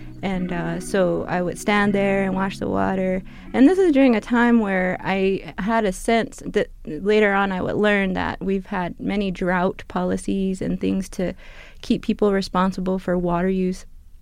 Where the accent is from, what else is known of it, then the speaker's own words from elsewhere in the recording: Newfields, Arizona, United States; I'm from the Tana'atum Nation. I am Tana'atum, and I come from a village called Newfields. It's in the Chikukuk District, which borders the edge of the Tana'atum Nation and also borders with the international boundary with Mexico.